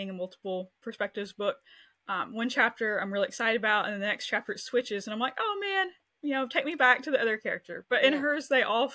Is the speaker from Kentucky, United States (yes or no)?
yes; Kentucky, United States; So she is actually an author who's from Kentucky, my home state.